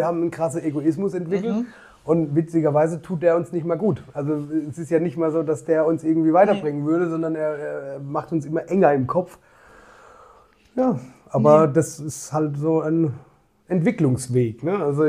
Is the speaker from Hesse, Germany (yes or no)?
no; Annweiler am Trifels, Rhineland-Palatinate, Germany; Ich bin ja von Annweiler, habe ich gesagt, ich bin in Annweiler am Trifels geboren. Die haben einen Stadttitel, den haben die sich im Mittelalter gekauft. Also es ist, es ist klein.